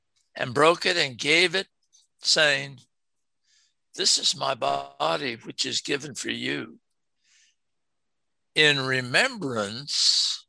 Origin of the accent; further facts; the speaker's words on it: United States; And even though I am an American and served in the military and I treasure America and value this country